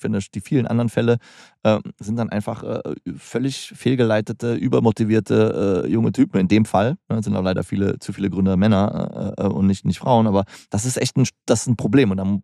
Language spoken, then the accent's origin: German; Hürth, North Rhine-Westphalia, Germany; born there; weil ich bin in Hürth geboren